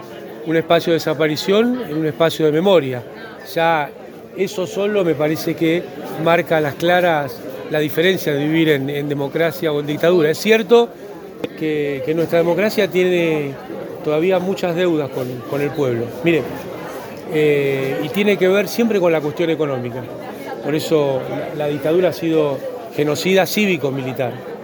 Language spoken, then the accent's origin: Spanish; Argentina; como argentinas, argentinos